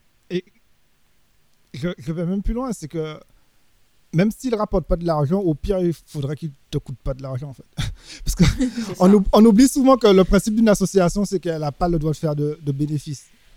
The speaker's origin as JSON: {"language": "French", "country": "France", "said": "Nous, on est des Français en France, nous."}